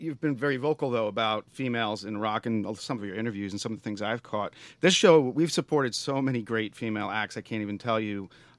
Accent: New York, United States; now in Pittsburgh, United States; Well, we're stationed in Pittsburgh. So, I'm from New York myself

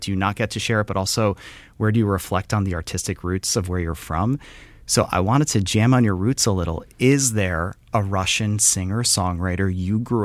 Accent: Tehran, Tehran Province, Iran; I'm from Tehran originally.

